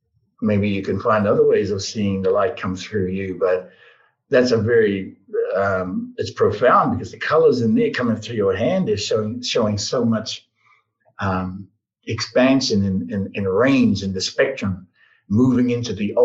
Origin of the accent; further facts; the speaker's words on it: New Zealand; I was born and raised in New Zealand, you know. I was born on and raised on the marae.